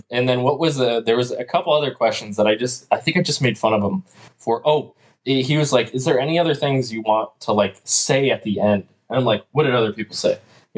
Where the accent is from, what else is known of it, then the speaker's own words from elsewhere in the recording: Las Vegas, Nevada, United States; You know, when you live in New York, you know, we're from Vegas, we kind of, you know, we have different ways.